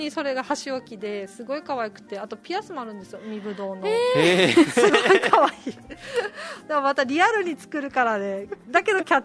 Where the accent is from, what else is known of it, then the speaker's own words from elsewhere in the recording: Uruma, Okinawa, Japan; also born or lived in Sesoko / Nagano / Gifu; 瀬底出身だけど、まあ、石川、うるま市石川、今の育ちなんですよ、うん、でだけどやっぱ海が忘れられないっていうか、うん、まあ、内地にも出たり、うん、長野に住んだり岐阜に住んだりしたんですけど